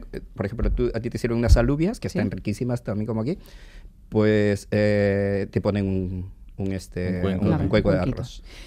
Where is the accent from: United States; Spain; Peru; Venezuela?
Peru; En Perú tenemos mucha tradición, somos como los vascos.